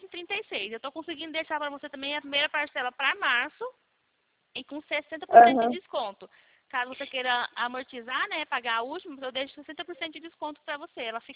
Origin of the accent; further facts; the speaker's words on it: Ceará, Brazil; Eu sei que eu sou lá do Ceará, tá?